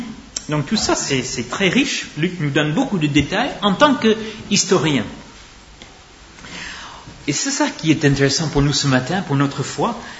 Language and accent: French; California, United States; French is a second language; Beaucoup savent, d'entre vous savez que je viens de la Californie. Alors, je connais un peu la géographie californienne, parce que c'est là où j'ai grandi